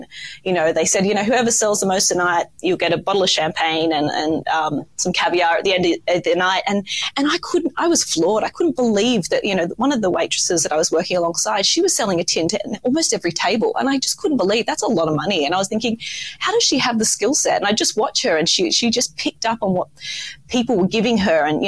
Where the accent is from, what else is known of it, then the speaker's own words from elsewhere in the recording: Sydney, New South Wales, Australia; Oh, I didn't know there were such good restaurants in Sydney, like for my hometown. And then I just got that call to home, as we do, back to our beaches and back to the warm environment of Australia.